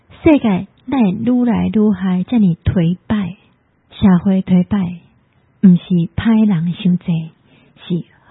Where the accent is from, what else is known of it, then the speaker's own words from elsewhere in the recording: Taiwan; 这危害到我们台湾人的健康呢